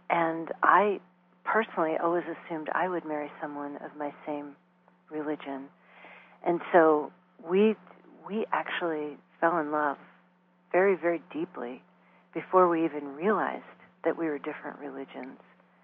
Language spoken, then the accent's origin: English; East Coast, United States; we were raised on the East Coast and raised in very different ways.